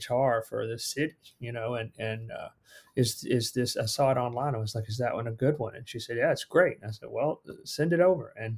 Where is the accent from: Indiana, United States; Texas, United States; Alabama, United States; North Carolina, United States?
Alabama, United States; now in Nashville, United States; that was not an option when I was growing up in Alabama. And sometimes it's not living in Nashville either.